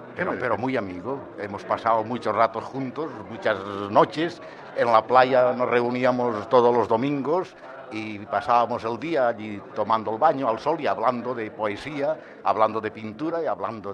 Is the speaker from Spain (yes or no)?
yes; Valencian Community, Spain; No, yo soy valenciano.